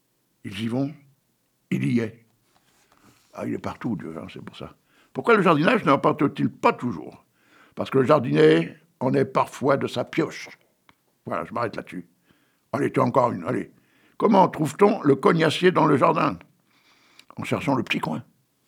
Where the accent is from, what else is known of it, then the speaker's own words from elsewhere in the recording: Bruay-en-Artois, Hauts-de-France, France; born there; Et moi, je suis né dans le Pas-de-Calais. Mais pas Arras, à Bruay-en-Artois.